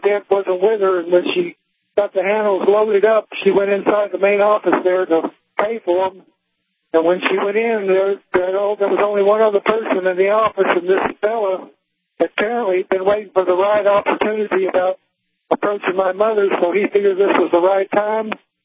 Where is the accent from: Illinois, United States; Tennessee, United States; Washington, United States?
Tennessee, United States; we're from Tennessee, but I'm working out here at Tioga.